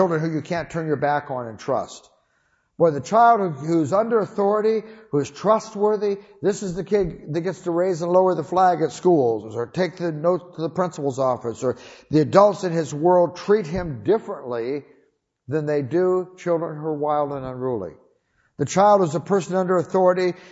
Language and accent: English; Toledo, Ohio, United States; When I was a kid, we grew up in Toledo, Ohio, and we lived in the city in a place where there were no places to play ball.